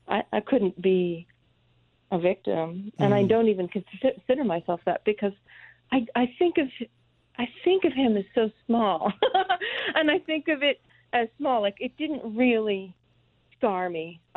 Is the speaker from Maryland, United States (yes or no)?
no; Rockport, Massachusetts, United States; I'm from Rockport, Massachusetts, and I grew up with stoic New Englanders of the silent generation.